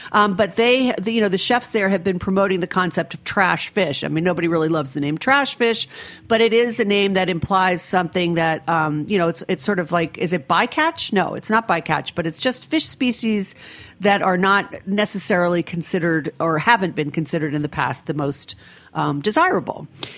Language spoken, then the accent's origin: English; Rhode Island, United States; I'm from Rhode Island originally.